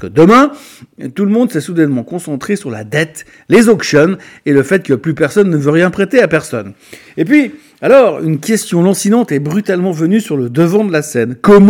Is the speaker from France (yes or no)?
no; Switzerland; Bon, pas chez nous en Suisse, parce qu'on veut pas déranger